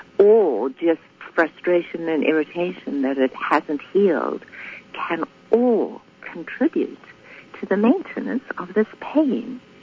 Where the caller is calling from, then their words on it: Canada; Physio is PT. I'm sorry, I'm talking from Canada.